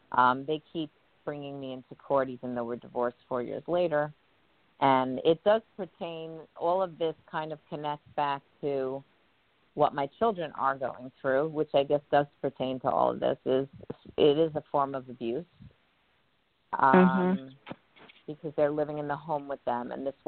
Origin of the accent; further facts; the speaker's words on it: Merrick, New York, United States; I'm from Long Island. I'm from Merrick.